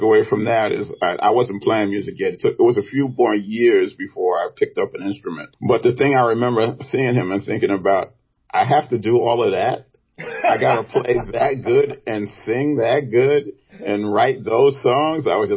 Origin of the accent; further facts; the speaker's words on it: New York City, New York, United States; and in school, you know, growing up in Brooklyn, I didn't sing in church